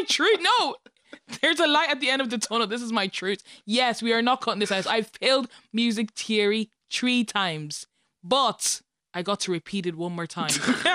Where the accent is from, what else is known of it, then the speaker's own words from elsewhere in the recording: Dundalk, County Louth, Ireland; also born or lived in Nigeria; I was born in Nigeria and I was raised in Dundalk. So I moved to Ireland when I was three and we moved to Dundalk straight away.